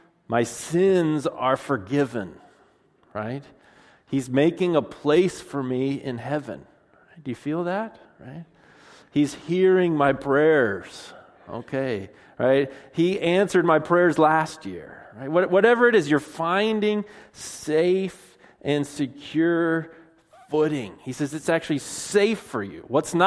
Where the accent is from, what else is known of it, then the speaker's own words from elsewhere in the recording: Washington, United States; Now, we're from Washington, so we're like, well, we've been wet before, no big deal.